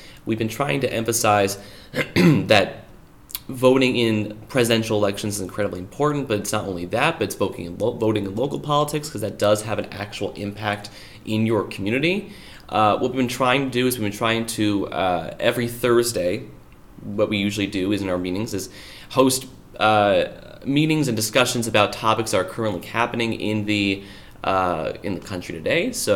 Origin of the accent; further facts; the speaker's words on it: New Jersey, United States; So I am also out of state. I'm from New Jersey. I go to school in Massachusetts.